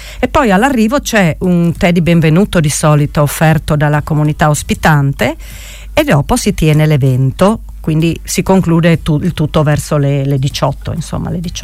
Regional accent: Rivalpo, Friuli-Venezia Giulia, Italy; now in Tolmezzo, Italy; Di Rivalpo, originario, okay. Ma abito a Tolmezzo, sono residente a Tolmezzo. Diciamo che il cordone ombelicale con Rivalpo non è mai stato tagliato.

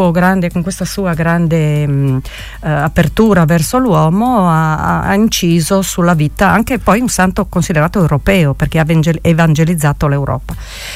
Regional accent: Rivalpo, Friuli-Venezia Giulia, Italy; now in Tolmezzo, Italy; Di Rivalpo, originario, okay. Ma abito a Tolmezzo, sono residente a Tolmezzo. Diciamo che il cordone ombelicale con Rivalpo non è mai stato tagliato.

